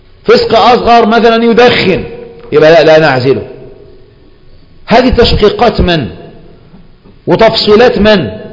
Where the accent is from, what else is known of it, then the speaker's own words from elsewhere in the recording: Egypt; إنما عندنا في مصر هذا لباس شهرة